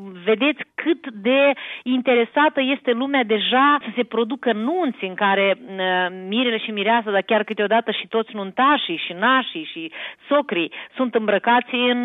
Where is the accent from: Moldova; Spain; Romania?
Moldova; Ialoveni District; de la Ruseștii Noi, un sat care e peste deal de satul meu natal, Toată lumea din zona din Valea Botnii, de unde vin eu